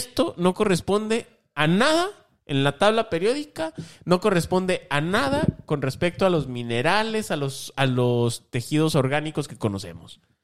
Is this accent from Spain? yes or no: no; Mexico; Así nosotros como además, mexicanos en nuestra Cámara de Diputados